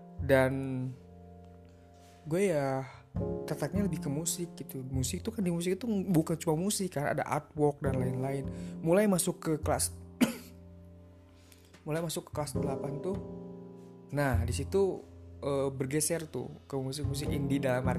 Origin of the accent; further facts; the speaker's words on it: Cimahi, West Java, Indonesia; Singkat cerita, gue akhirnya sekolah di salah satu SMK swasta di kota gue di Cimahi gitu.